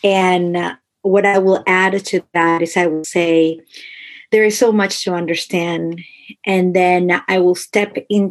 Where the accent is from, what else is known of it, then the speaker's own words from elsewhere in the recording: Argentina; I'm from Argentina. My parents are from Paraguay. I was raised in a household where both of our cultures and our country's tradition were honored and respected. I am multilingual.